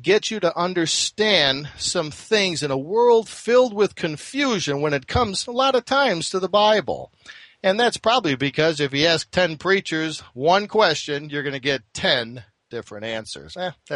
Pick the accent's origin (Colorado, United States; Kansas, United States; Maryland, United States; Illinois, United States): Illinois, United States; Chicago; As I was a young boy, I was raised in Chicago in a Roman Catholic family, a very strict Roman Catholic family